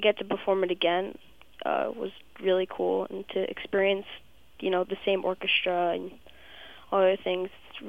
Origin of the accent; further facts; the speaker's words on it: Hillsborough, New Jersey, United States; I'm from a small town in New Jersey called Hillsboro. It's kind of 30 minutes away from Princeton, about.